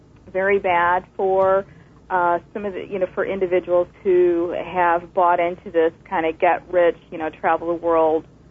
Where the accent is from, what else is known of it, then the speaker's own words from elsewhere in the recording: Michigan, United States; Michigan, and that's my home state. I'm a Midwest girl.